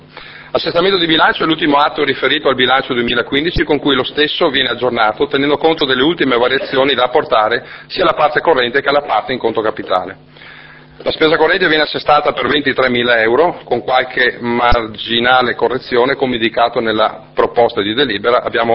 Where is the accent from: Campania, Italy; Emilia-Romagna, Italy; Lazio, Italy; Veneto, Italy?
Veneto, Italy; noi siamo veneti e che noi apparteniamo al popolo veneto